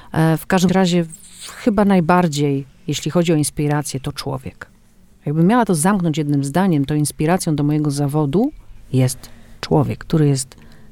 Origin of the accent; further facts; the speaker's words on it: Pomeranian Voivodeship, Poland; wyprowadziłam się na Warmii i Mazur, chociaż jestem z Kaszub.